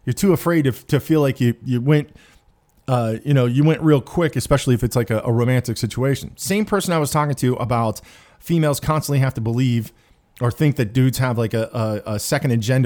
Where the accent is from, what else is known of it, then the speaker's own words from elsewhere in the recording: Topeka, Kansas, United States; moved away; So when I left my hometown in Topeka, Kansas, about what 10 years ago or something like that, 10 or 11 years ago, I was really, really, despising that town and a lot of the people that were in it.